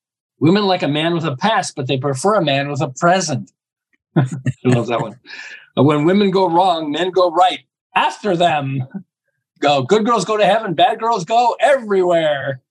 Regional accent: Canada; I'm from Canada originally

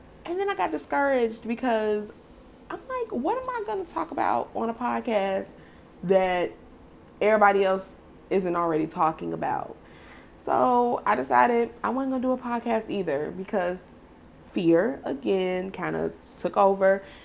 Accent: Chicago, Illinois, United States; now in Atlanta, United States; currently live in Atlanta, Georgia, and I am from the dear, sweet, beautiful city of Chicago. Yes, I am from the Windy City, Chicago.

